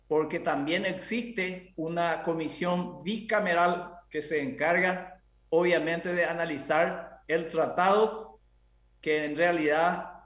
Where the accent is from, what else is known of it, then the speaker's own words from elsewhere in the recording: Paraguay; como parlamentario, como ciudadano paraguayo